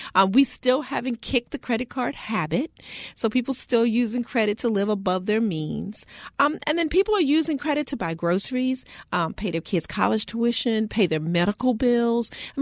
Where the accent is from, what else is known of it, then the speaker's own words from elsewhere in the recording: Baltimore, Maryland, United States; I know, I almost slipped because I'm from Baltimore, so I had to check myself